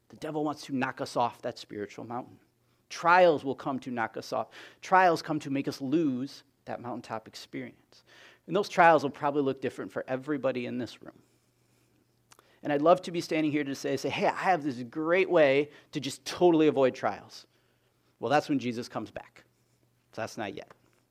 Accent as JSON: {"language": "English", "region": "Wisconsin", "country": "United States", "tie": "born or raised there", "said": "When I was a kid, in the winter, growing up in Wisconsin, we got a lot of snow."}